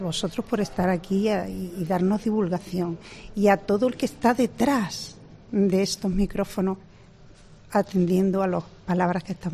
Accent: Granada, Andalusia, Spain; now in Mollina, Spain; Yo soy de Granada.

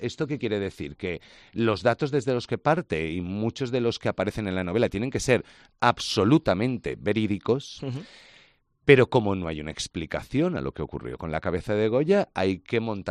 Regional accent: Valencian Community, Spain; yo soy valenciano, no soy aragonés

